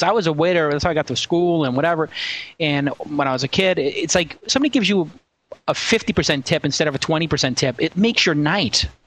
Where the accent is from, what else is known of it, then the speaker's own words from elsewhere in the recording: Brooklyn, New York, United States; Well, no, because that was when I grew up in Brooklyn.